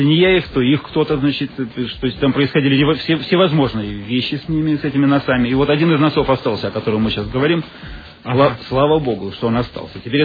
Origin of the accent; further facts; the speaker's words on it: Solikamsk, Perm Krai, Russia; born there; also born or lived in Baranovichi, Belarus; Родился я в Соликамске, в семье офицера. Ну и потом, как полагается, бросал нас по всему нашему союзу, по бескрайнему. Ну и забросил в Барановичи.